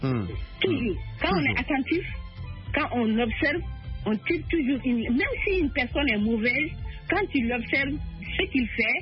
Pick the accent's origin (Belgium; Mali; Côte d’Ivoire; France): Mali; chez nous, au Mali